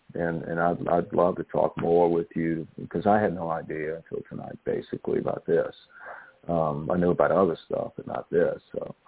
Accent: New Orleans, Louisiana, United States; I mean, I'm from New Orleans, you know. I mean, we drinking since we were born, you know.

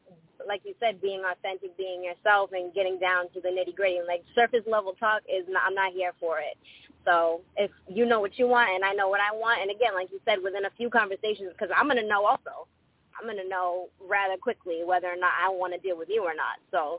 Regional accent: Massachusetts, United States; I'm from Massachusetts.

